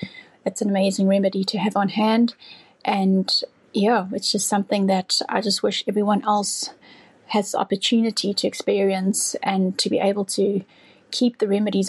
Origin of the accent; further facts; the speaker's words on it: South Africa; now in Australia; I'm a South African now living in Australia.